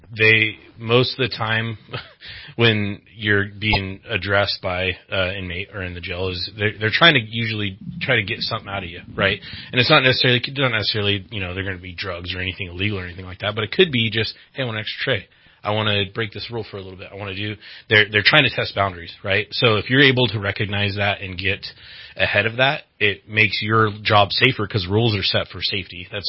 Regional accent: Shasta Lake City, California, United States; So I was born and raised up here in Shasta County, Central Valley, or Shasta Lake City, to be exact. Born and raised up there.

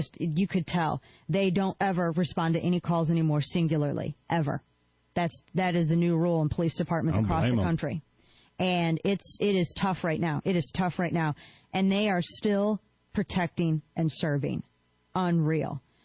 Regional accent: the Ozarks, United States; I'm from the Ozarks. My uncle's got a pig farm.

